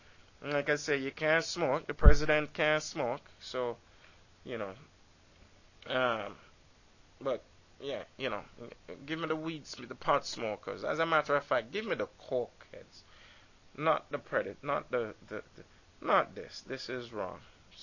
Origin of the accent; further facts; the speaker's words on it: Jamaica; When I was 17, you know, I grew up in Jamaica. And, you know, I used to walk through the woods, bushes.